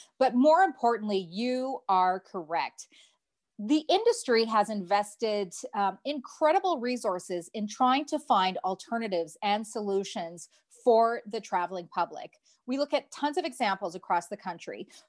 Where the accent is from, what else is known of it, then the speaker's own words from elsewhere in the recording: Calgary, Alberta, Canada; And you mentioned my hometown of Calgary, YYC, the Coots project here, implementation.